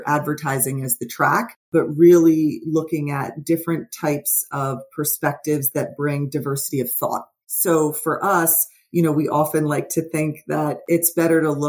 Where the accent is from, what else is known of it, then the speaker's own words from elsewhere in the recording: New Jersey, United States; I grew up in North Jersey and came from Ketchum out of New York